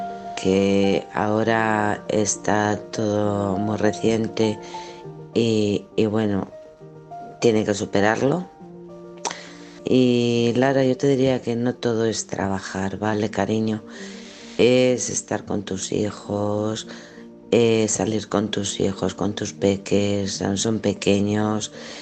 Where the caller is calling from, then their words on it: Alcorcón, Community of Madrid, Spain; de Alcorcón.